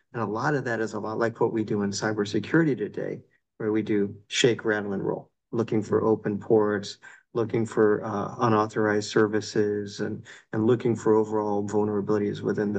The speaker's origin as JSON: {"language": "English", "region": "Texas", "country": "United States", "tie": "born or raised there", "said": "So I grew up in Texas. As you know, 5'3\", 90 pounds, everything grows big in Texas."}